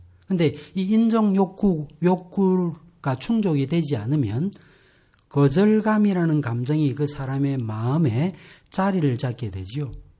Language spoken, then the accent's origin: Korean; Seoul, South Korea; 제가 어릴 때 화곡동에, 서울 화곡동에 살았거든요.